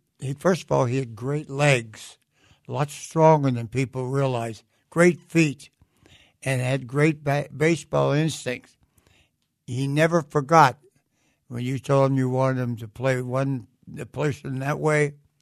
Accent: Swissvale, Pennsylvania, United States; also born or lived in Wilkinsburg; And I grew up in Swissville, not Wilkinsburg. I was born in Wilkinsburg, but I've been born and reared in Swissville

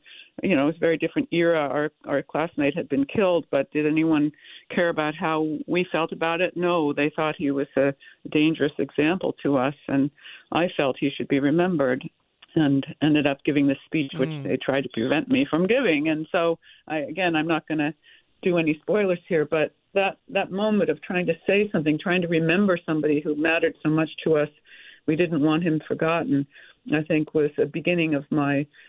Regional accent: Pasadena, California, United States; my growing up in Pasadena, California

